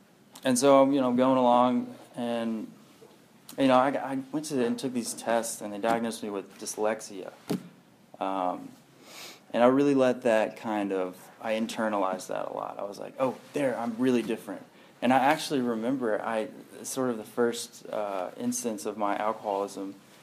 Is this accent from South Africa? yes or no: no; Texas, United States; I'm from Texas. … like the drug dealer guy.